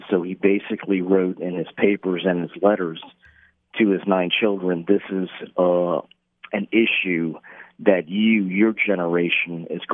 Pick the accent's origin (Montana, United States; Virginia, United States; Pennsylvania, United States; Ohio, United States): Virginia, United States; really growing up in Northern Virginia, I visited his home, Gunston Hall.